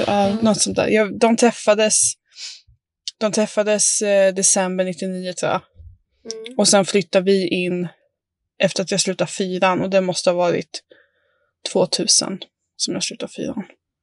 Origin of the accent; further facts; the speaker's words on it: Karlskoga, Örebro County, Sweden; Vi bytte i stad, vi flyttade in från Karlskoga till Örebro.